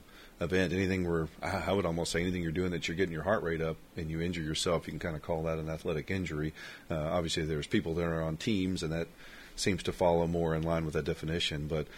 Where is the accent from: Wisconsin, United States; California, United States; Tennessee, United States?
Tennessee, United States; Knoxville; Yeah, I grew up in Knoxville, Tennessee.